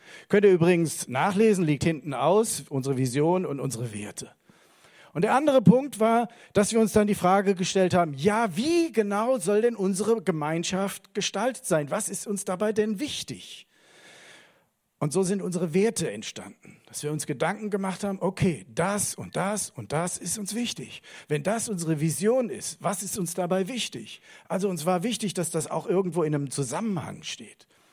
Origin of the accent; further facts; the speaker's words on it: Koblenz, Rhineland-Palatinate, Germany; Ich bin zwar in Koblenz aufgewachsen, aber ich bin schon zigmal in Koblenz, innerhalb von Koblenz, weiß gar nicht, wie oft ich in Koblenz schon umgezogen bin. 5, 6 Mal mindestens, wenn nicht noch mehr. Dann außerhalb von Koblenz, dann wieder zurück nach Koblenz.